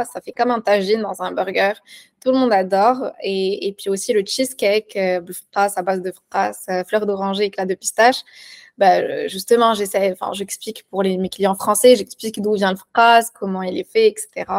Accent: Morocco; now in Paris, France; je suis née, j'ai grandi au Maroc, où j'ai été, comme toi, marquée par les grands festins familiaux

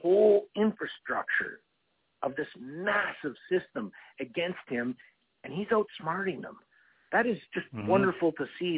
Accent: Canada; Even though I'm a Canadian, this is a very important fight for me.

